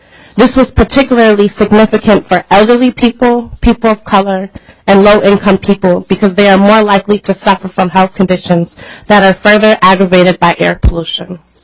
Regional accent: Minneapolis, Minnesota, United States; I'm from North Minneapolis.

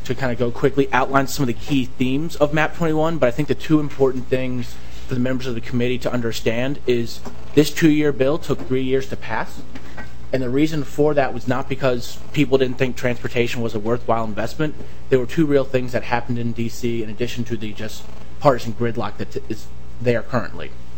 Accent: Washington, District of Columbia, United States; I have to admit I am from Washington, D.C., and there may be particular aspects of your state and how you spend your money that I may not know

